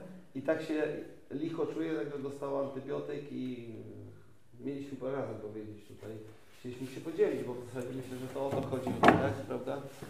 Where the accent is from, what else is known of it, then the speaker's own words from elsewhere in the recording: Żukowo, Pomeranian Voivodeship, Poland; Jestem z Żukowa, mieszkamy obecnie właśnie z Marysią w Żukowie. Jesteśmy małżeństwem 35 lat, mamy trójkę dzieci, pięciu wnuków, chłopaków.